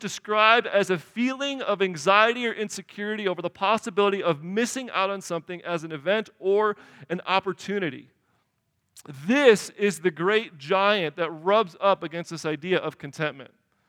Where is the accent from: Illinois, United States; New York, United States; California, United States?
Illinois, United States; Chicago; Come on, the deep dish. I'm from Chicago.